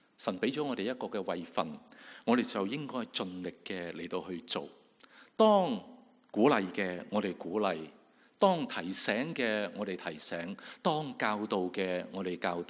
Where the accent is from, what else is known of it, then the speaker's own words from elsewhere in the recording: China; 可能我们中国人所说的君子报仇，是不是十年未晚？